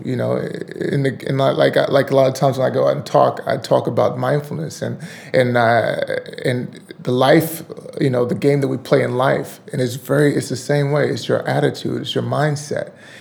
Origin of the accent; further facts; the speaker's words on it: Texas, United States; Well, I grew up in Texas, and Texas football, Friday Night Lights, is like a big thing.